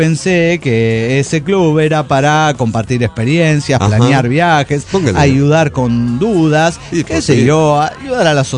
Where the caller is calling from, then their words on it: Turmero, Aragua, Venezuela; de Turmero, Venezuela.